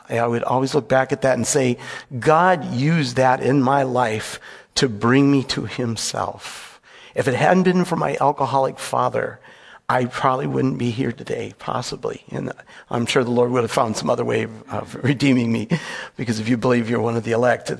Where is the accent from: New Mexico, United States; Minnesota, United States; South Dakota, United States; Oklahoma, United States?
Minnesota, United States; I grew up in the Twin City metro area, a very modest family.